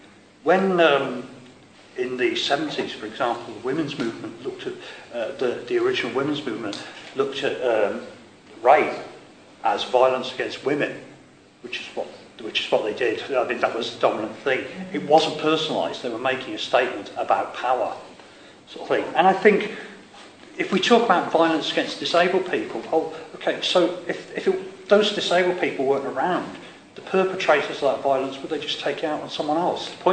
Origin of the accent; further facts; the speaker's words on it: Ireland; And I'm Irish myself.